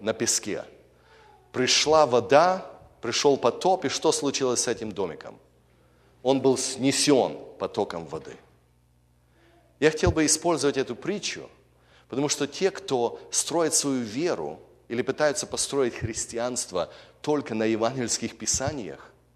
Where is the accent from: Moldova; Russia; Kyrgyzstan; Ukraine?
Ukraine; Я вырос на Украине, где у нас много было баптистов, пятидесятников